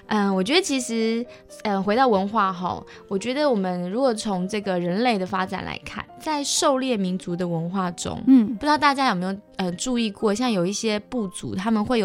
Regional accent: China; 但是我们中国人就讲求处变不惊

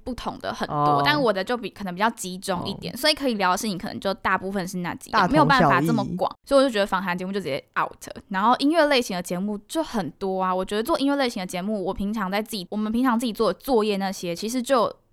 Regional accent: Taiwan; 我觉得讲台语对我来讲不是一件很，怎么讲，不是一件离我很远的事情，因为我回家就会讲，我跟我的亲戚朋友们对话。都是台语

